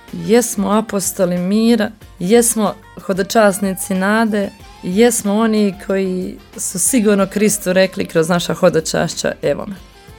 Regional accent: Herzegovina, Bosnia & Herzegovina; Kod nas u Hercegovini nije. Kod nas u Hercegovini to ipak hodočašće.

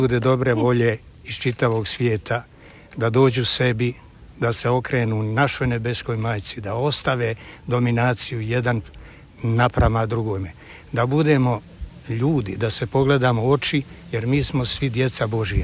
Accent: Croatia; also born or lived in Switzerland; now in Zagreb, Croatia; dolazim iz Prisa, inače 40 godina boravka u Švicarskoj i živimo u Zagrebu inače, a u Prisu imamo kuću

